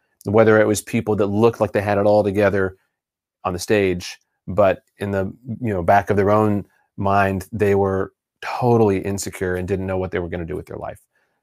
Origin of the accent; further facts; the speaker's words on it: Texas, United States; born there; So I was born in Texas in the USA, and everything's bigger in Texas, including egos.